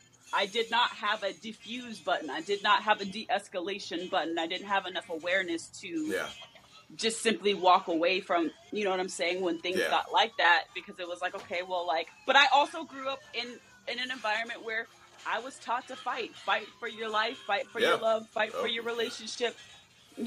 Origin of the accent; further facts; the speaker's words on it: Colorado, United States; you know, I'm from Colorado, so I can't really speak from, you know